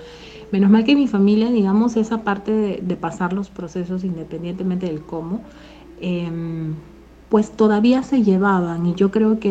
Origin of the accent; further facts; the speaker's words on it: Lima, Peru; yo de pequeña vivo en Barranco, digamos, en una zona playera, y luego